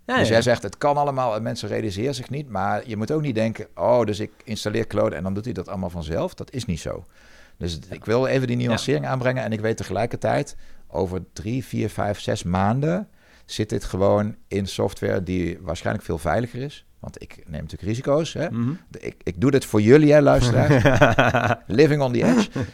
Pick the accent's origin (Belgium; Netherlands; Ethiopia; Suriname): Netherlands; Ik ben een Nederlander, ik wil het gewoon even testen.